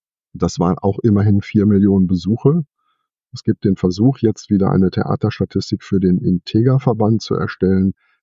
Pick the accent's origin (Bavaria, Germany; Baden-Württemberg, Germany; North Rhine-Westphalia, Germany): North Rhine-Westphalia, Germany; Kleve; die meine Heimatstadt Kleve, die Stadthalle bespielt hat, hätte ich in meinem Leben vor meinem 18. Lebensjahr, als ich ins Studium ging, nie irgendwas gesehen.